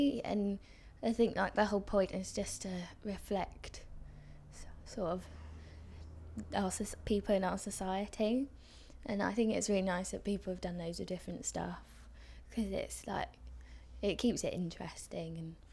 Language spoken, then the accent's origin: English; Hampton, London, United Kingdom; I'm 22 and I'm from Hampton in the London Borough of Richmond.